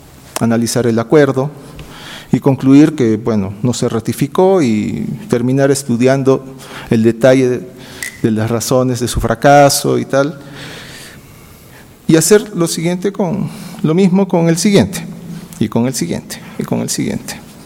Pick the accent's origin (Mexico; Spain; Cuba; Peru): Peru; siendo un diplomático peruano en ejercicio en el Ecuador